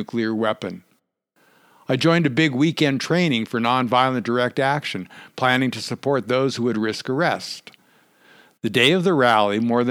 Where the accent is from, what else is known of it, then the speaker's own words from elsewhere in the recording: Denver, Colorado, United States; Growing up in Metro Denver, I knew a little about the Rocky Flats plant, its history of plutonium fires and radioactive water pollution.